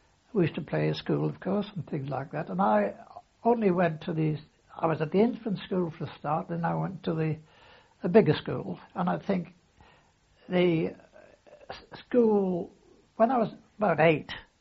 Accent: Barry, Wales, United Kingdom; born there; I was born actually in Bury in South Wales. The date was March the 4th, 1898.

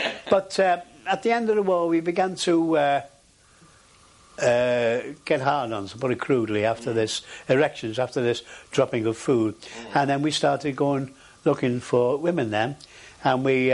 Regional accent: England, United Kingdom; Funnily enough, I'm not saying this because I'm English, but the Americans were the biggest defaulters in that respect.

